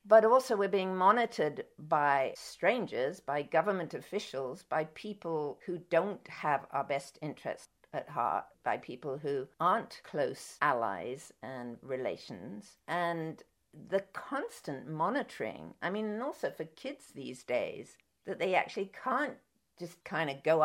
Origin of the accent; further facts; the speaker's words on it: London, United Kingdom; I grew up in London, and I grew up in North London, which is a very artsy part of London.